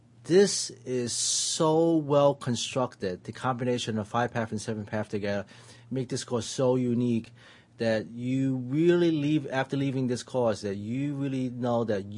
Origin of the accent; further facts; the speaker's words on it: San Diego, California, United States; I'm from San Diego.